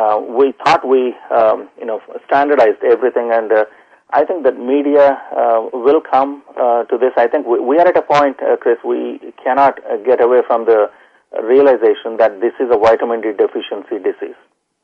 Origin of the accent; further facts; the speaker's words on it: India; When I came from India, in India we have sun throughout the year.